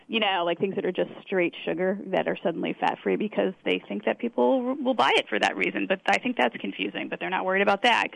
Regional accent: Pennsylvania, United States; And so I grew up in Pennsylvania, and we were always testing for radon in our house, right?

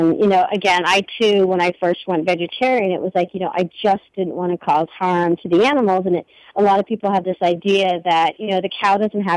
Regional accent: Texas, United States; and I grew up in Texas in the 80s.

